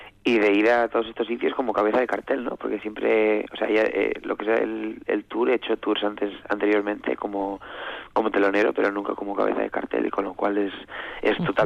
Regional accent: Spain; Pues les digo que vengo desde España, desde un lugar lejano.

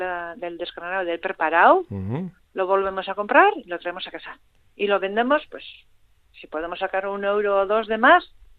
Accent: Hernani, Basque Country, Spain; now in Irura, Spain; yo desde pequeñita he sido de caserío y yo soy nacida de Hernani

